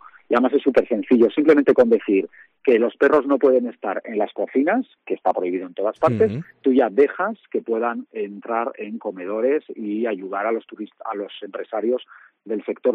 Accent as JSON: {"language": "Spanish", "town": "San Sebastián", "region": "Basque Country", "country": "Spain", "said": "Nosotros somos de San Sebastián, una ciudad en la que es posible ya coger el autobús con perros en brazos."}